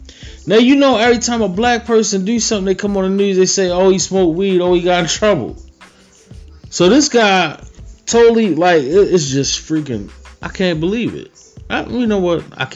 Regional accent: Baltimore, Maryland, United States; if this was Kyle Jenkins from, I don't know, 33rd Street, as I'm from Baltimore.

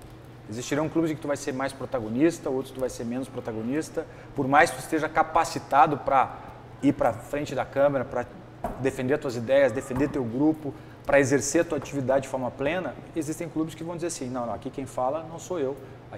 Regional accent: Rio Grande do Sul, Brazil; Eu sou gaúcho, né? Sou neto de peão de estância

